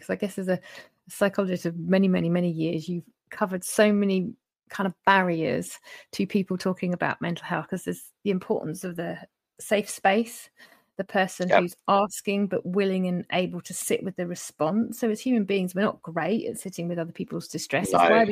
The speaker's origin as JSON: {"language": "English", "country": "United Kingdom", "said": "As British people, we are notoriously kind of rubbish at the old checking"}